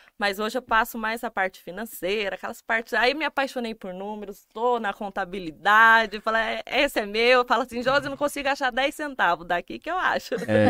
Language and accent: Portuguese; São Paulo, Brazil; born there; Então, gente, eu sou paulista mesmo, nasci lá...